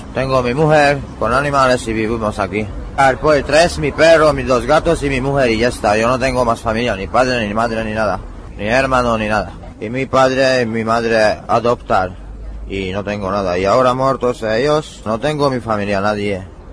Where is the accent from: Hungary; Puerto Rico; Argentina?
Hungary; Spanish is a second language; now in Spain; No, pero tengo 1, 2 o 3 chicos, sí, que húngaro también.